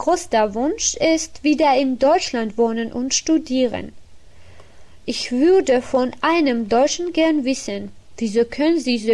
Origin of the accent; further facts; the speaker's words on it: Georgia; German is a second language; Ich komme aus Georgien. Ich bin 23 Jahre alt.